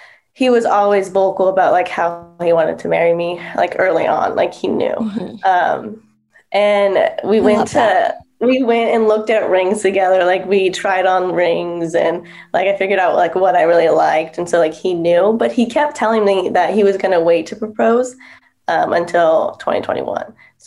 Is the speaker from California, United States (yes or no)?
yes; California, United States; All of our family's from California. So we were born and raised in California.